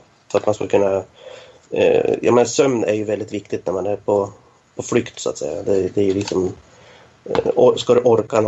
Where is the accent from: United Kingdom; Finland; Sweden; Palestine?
Sweden; Norrland; som norrlänning då